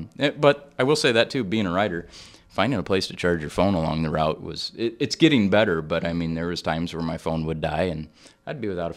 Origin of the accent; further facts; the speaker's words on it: Charles City, Iowa, United States; And then they'll say, well, where are you from? And I say, Charles City, Iowa.